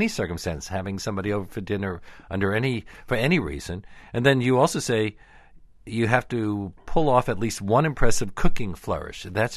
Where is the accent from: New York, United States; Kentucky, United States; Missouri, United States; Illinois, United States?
New York, United States; There was a time when I was growing up in New York where every corner would have somebody roasting chestnuts.